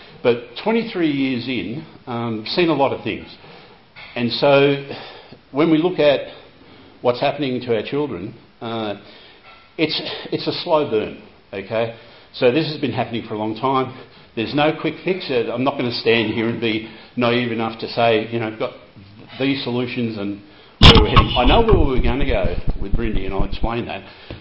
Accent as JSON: {"language": "English", "town": "Melbourne", "region": "Victoria", "country": "Australia", "tie": "born or raised there", "said": "I was born in Melbourne. We grew up there."}